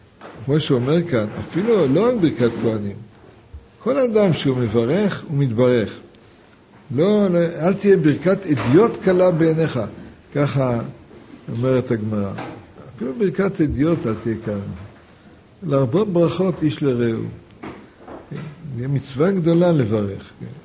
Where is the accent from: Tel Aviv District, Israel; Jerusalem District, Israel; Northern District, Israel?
Jerusalem District, Israel; Jerusalem; ובאופן טבעי, אני מירושלים, רגיל שכל יום עולים לדוכן, מברכים.